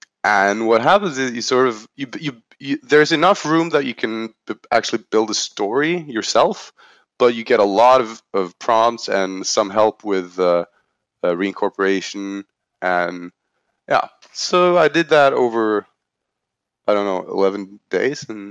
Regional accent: Norway; a place very similar to where I grew up outside of Oslo

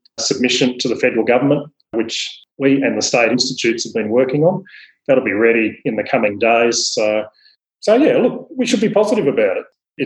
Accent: Tasmania, Australia; I'm stuck in my home state of Tasmania and I can't get out.

